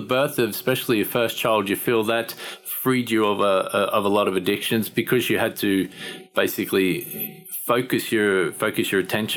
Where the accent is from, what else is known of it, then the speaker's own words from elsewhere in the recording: Australia; Obviously, I'm not from here. I'm from Australia originally.